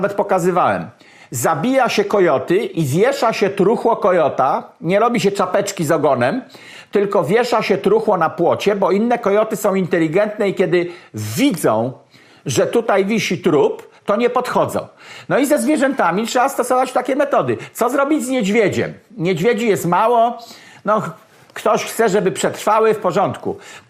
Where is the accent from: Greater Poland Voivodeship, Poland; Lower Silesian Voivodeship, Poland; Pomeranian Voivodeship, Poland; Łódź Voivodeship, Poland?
Pomeranian Voivodeship, Poland; U mnie na Kociewiu problemem są wilki.